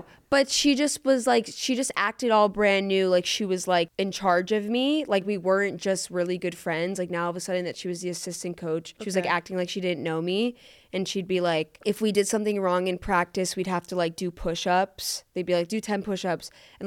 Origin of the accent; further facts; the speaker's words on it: New York, United States; accent: New York; now in Florida, United States; It's my New York accent because I'm actually from New York, but then we moved to Florida.